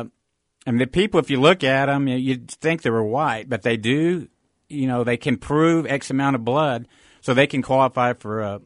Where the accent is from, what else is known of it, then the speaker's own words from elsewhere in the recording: Muskogee, Oklahoma, United States; Muskogee was and still is a racially diverse community, whites, Indians, and blacks, and now they're Asian, more Asians and Hispanics. But back when I was growing up there, it was mainly blacks, whites, and Indians.